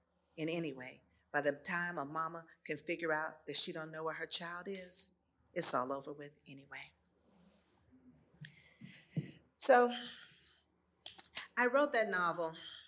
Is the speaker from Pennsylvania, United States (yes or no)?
no; Atlanta, Georgia, United States; I grew up in Southwest Atlanta. When I say I went to segregated schools, it makes it sound tragic